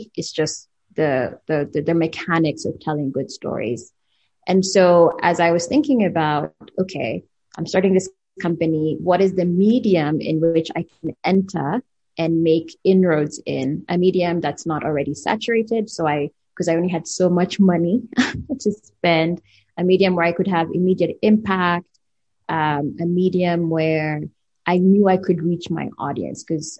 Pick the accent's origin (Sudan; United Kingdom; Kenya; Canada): Kenya; now in United States; I'm Kenyan American, and most of my journalism career was spent in the US.